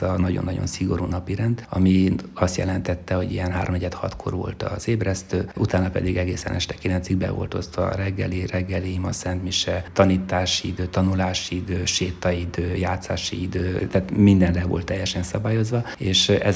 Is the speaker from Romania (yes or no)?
yes; Székely Land, Romania; Én még falun születtem, 5 éves voltam, amikor városba beköltöztünk, és egy román csoportban volt hely a óvodába. Így egy évig, anélkül tudtam volna egy szót is románul, román óvodába jártam, és a végén székelyruhába öltözve mentem el a népünnepségre